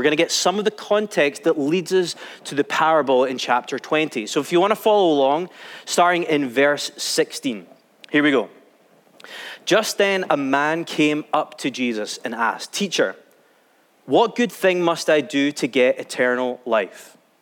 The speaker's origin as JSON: {"language": "English", "region": "Scotland", "country": "United Kingdom", "said": "I'm afraid I'm not English either. I am very proudly from Scotland."}